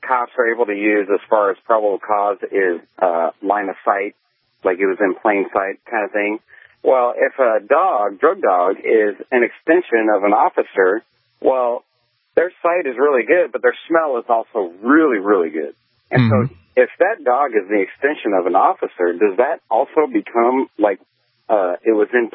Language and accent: English; Santa Fe, New Mexico, United States; I'm from Santa Fe, New Mexico, so that's kind of cool.